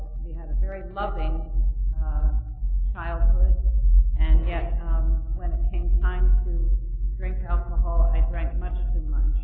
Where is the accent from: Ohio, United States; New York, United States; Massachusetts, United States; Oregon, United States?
New York, United States; Westchester; I grew up in Westchester